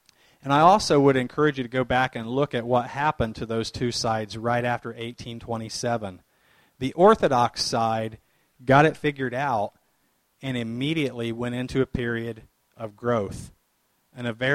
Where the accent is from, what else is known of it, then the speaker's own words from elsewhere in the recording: Indiana, United States; I was in England and I told someone I was a Quaker from Indiana and they said, I'm sorry.